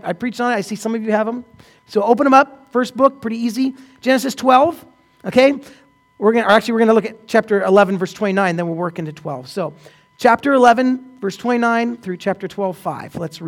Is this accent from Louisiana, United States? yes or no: no; Oregon, United States; My wife is Canadian, and I grew up here in Oregon, and I took her away from her family. We moved here in Oregon.